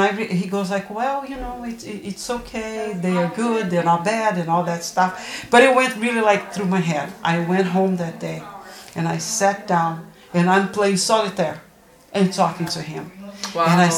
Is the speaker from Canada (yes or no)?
no; Brazil; moved away as an adult; now in United States; I am Brazilian. I grew up in Brazil, and I came to the U.S. I was 24 years old, so over 30 years ago. I'm 61 right now.